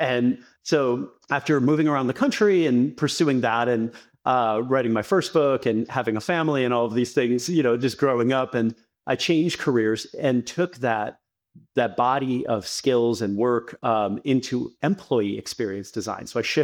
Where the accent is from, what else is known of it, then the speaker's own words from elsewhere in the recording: Chicago, Illinois, United States; My parents are immigrants from India, and I grew up in Chicago. The place they could afford to buy a house was a very underserved community at the northern edge of the city.